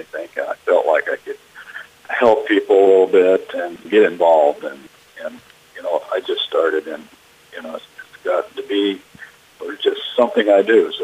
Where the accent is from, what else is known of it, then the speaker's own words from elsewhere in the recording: Fort Madison, Iowa, United States; I mean, you know, I grew up in Fort Madison, Iowa, you know, and that's a lot different than a bigger city.